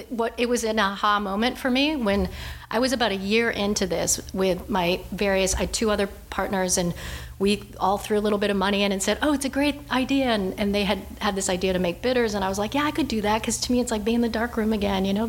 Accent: Westerly, Rhode Island, United States; So Westerly, Rhode Island had we had the beloved Latin teacher.

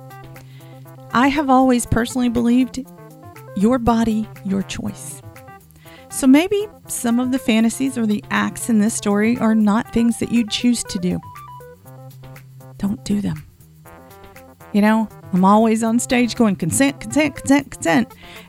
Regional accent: the South, United States; I'm not sure how you say aural because I'm from the South.

